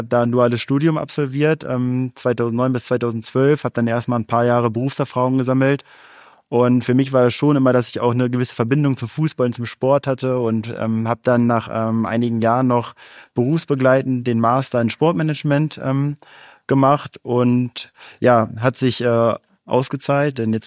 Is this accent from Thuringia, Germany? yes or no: no; Kiel, Schleswig-Holstein, Germany; Habe wirklich als kleiner Junge dann auch angefangen zu kicken. Damals noch in Kiel. Ich komme auch aus Kiel.